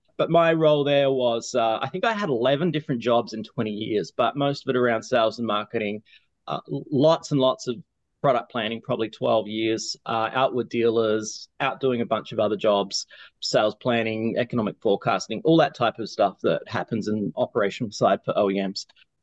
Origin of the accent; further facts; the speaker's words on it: Australia; I'm Australian by background and was working for Toyota Australia.